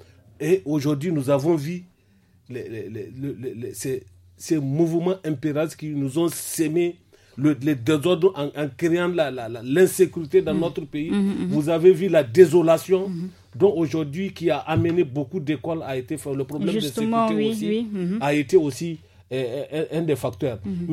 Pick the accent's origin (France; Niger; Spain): Niger; nous sommes tous des Nigériens